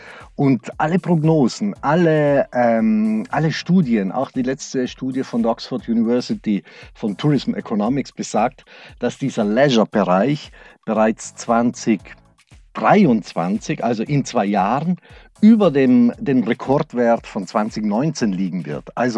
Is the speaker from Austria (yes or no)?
no; Brixen, Trentino-Alto Adige, Italy; Ich bin Südtiroler. Meine Heimat ist Südtirol, aber der Schwarzwald ist meine zweite Heimat geworden. Ich bin hier schon zweiheimisch.